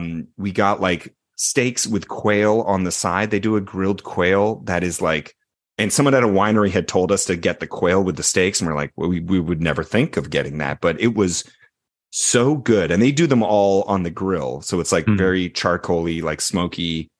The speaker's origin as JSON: {"language": "English", "country": "Canada", "said": "Yeah, because I am Canadian."}